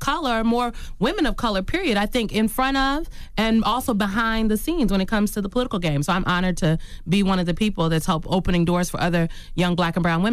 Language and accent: English; Omaha, Nebraska, United States; I'm from Omaha, Nebraska. Me and Malcolm X.